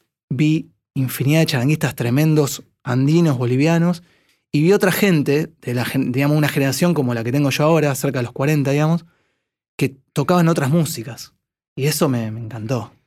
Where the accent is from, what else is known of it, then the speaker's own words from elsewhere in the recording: Buenos Aires, Argentina; soy un porteño. Se me nota en la cara, sí. Se me nota en la forma de hablar